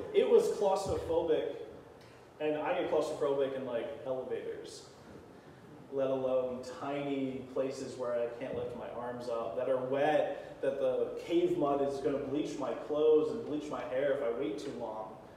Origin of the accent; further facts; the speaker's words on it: New Jersey, United States; Now, I'm from South Jersey. We don't have hills down there.